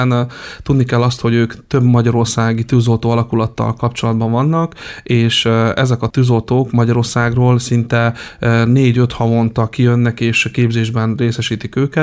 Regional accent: Dertsen, Zakarpattia Oblast, Ukraine; én derceni vagyok, én onnan származom

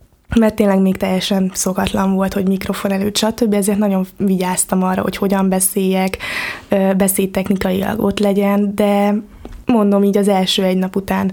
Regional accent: Debrecen, Hajdú-Bihar, Hungary; a szülők Kismarjában éltek, édesanyám és édesapám is, és de én már debreceni gyerek vagyok, szóval én már 22 éve, mióta élek itt élünk Debrecenben.

